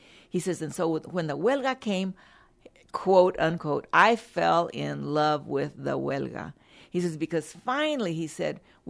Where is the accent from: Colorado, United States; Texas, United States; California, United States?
Texas, United States; I'm from Atascosa County, which is just south of here.